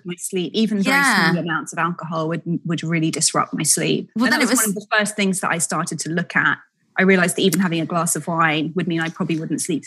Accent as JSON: {"language": "English", "country": "United Kingdom", "moved": "yes", "lives_now": "New York, United States", "said": "moving to New York as a Brit, you get introduced to all the expats"}